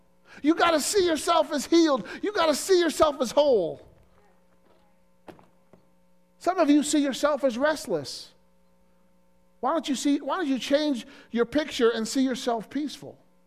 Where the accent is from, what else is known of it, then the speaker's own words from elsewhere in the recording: Illinois, United States; For example, the area that I grew up in Illinois, there's a state park called Starved Rock State Park.